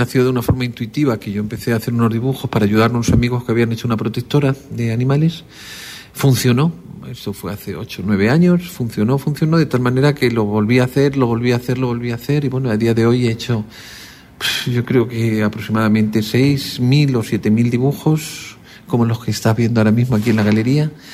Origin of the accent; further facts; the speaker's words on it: Spain; esa lacra que nosotros como españoles dejamos aquí